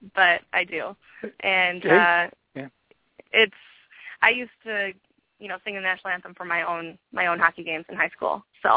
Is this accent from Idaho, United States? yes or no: no; Minnesota, United States; Well, I'm originally from Minnesota, so if no one ever bought you a pair of skates when you were younger, if you're from Minnesota, there's probably something wrong.